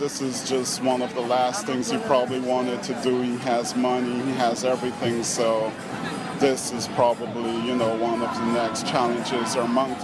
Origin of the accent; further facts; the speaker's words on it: Guyana; No, I'm from South America.